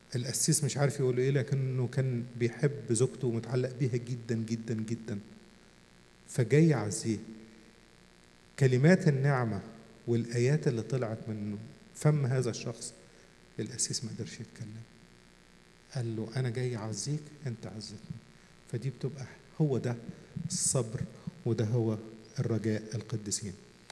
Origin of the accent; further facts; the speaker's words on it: Upper Egypt, Egypt; عندنا في الصعيد مشهورة زراعة النخيل.